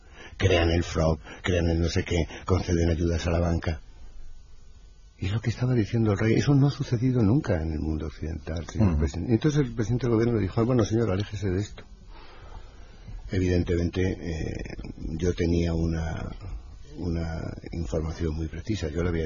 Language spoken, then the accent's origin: Spanish; Spain